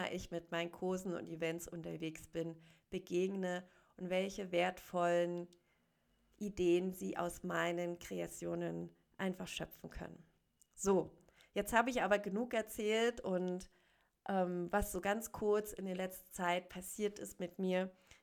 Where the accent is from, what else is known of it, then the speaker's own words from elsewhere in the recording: Berlin, Germany; Ich habe meine Freunde und Familie noch in Berlin und das wird auch immer mein Heimatort bleiben.